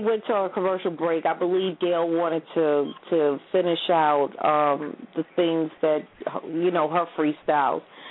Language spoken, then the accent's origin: English; Brooklyn, New York, United States; and bust you upside your head because I'm from Brooklyn.